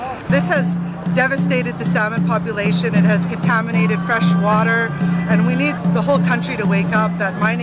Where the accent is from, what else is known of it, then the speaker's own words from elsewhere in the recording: British Columbia, Canada; It means red woman. I'm from the Sequipemc Nation in so-called British Columbia.